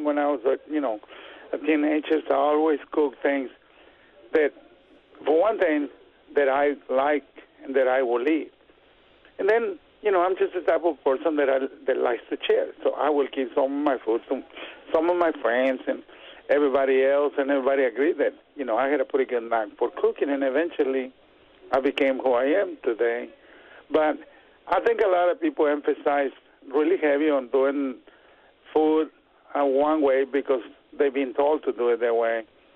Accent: Mexico; And I grew up eating quelites in Mexico, you know, not on a daily basis, but quite often.

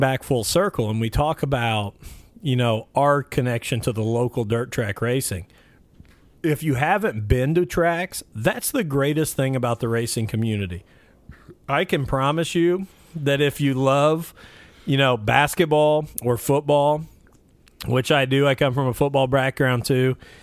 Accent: Mitchell, Indiana, United States; from my hometown of Mitchell, Indiana, …

